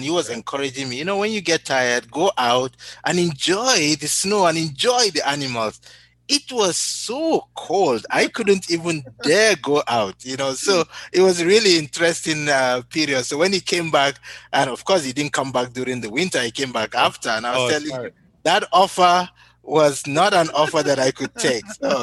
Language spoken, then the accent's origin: English; Nigeria; now in Saskatoon, Canada; I'm from Nigeria.